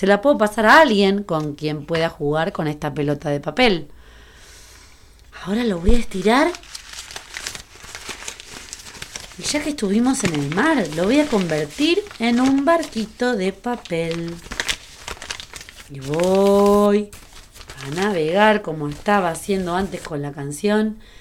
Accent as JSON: {"language": "Spanish", "country": "Argentina", "lives_now": "Uruguay", "said": "cuando me vine a vivir a Uruguay. Para los que no saben, soy argentina."}